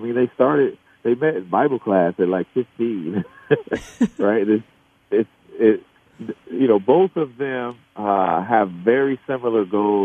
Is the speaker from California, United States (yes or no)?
yes; Oakland, California, United States; because I'm from Oakland, we would go to Warriors games